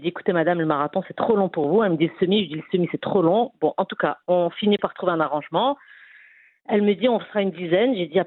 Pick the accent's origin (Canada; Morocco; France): Morocco; Rabat, Rabat-Salé-Kénitra; now in Casablanca, Morocco; moi, j'ai grandi à Rabat, donc je découvrais un peu la ville.